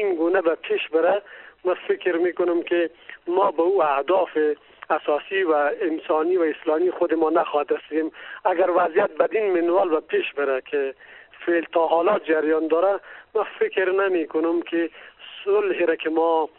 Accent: Afghanistan; ما ولدانن به عنوان یک افغان

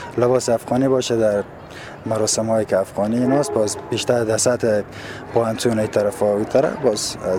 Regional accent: Afghanistan; بحثی که ما افغان هستیم

